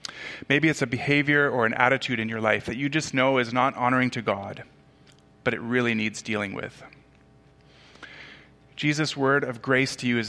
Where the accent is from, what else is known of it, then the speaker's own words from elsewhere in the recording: Tanzania; Where I grew up in Tanzania, this was actually quite common.